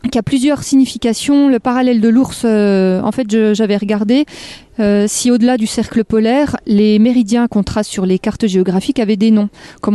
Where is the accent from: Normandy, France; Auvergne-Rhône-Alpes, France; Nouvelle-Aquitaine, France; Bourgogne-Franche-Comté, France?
Bourgogne-Franche-Comté, France; Effin; je suis originaire d'Effin, à côté de Morteau, comme 90% des … de la région.